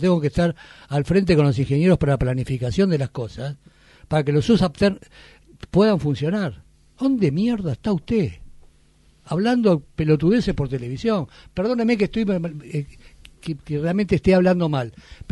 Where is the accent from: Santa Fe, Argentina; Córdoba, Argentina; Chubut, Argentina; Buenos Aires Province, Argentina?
Buenos Aires Province, Argentina; es lo que yo entiendo como bonaerense